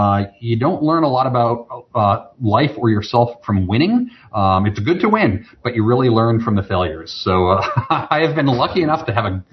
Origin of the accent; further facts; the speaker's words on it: New Jersey, United States; I'm from the Northern Appalachians in New Jersey.